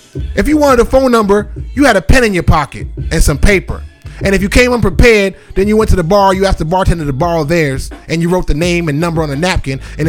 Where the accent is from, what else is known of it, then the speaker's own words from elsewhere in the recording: Boston, Massachusetts, United States; I am from the era of the 90s. That's when I came of age. I'm from Boston.